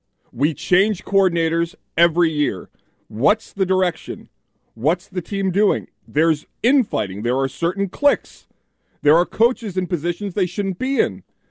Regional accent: Dover, Massachusetts, United States; By the way, I grew up in Dover, Medfield Line. It was crazy. It was basically like living in Roslindale.

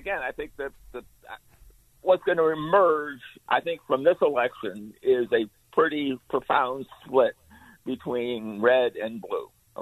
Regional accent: Illinois, United States; You know, again, I grew up in Illinois, and so I know what it's like there now.

